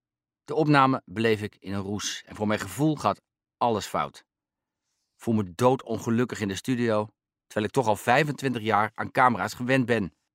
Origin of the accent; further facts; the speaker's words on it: Vroomshoop, Overijssel, Netherlands; In het Twentse kanaaldorp Vroomshoop, waar ik ben opgegroeid, kwamen geen tv-stations langs.